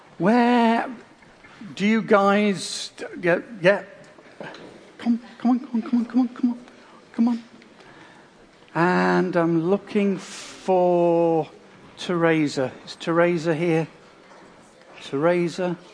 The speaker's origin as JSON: {"language": "English", "region": "Yorkshire and the Humber", "country": "United Kingdom", "said": "I am from Yorkshire, not from Hull, but Hull, East Riding."}